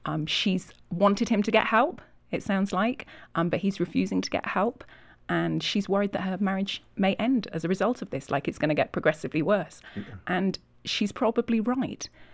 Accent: Yorkshire and the Humber, United Kingdom; moved away as an adult; now in United States; I'm from England, from Yorkshire.

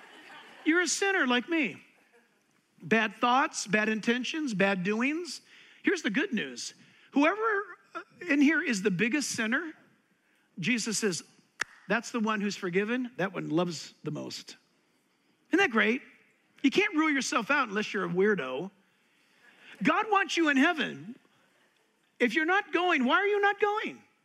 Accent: California, United States; Look, I'm from California, born and raised.

